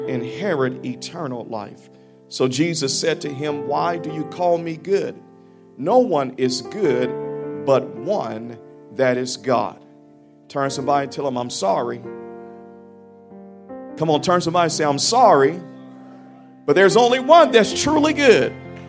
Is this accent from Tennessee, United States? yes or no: yes; Tennessee, United States; Now I'm from Tennessee, so that's Mississippi. Good people.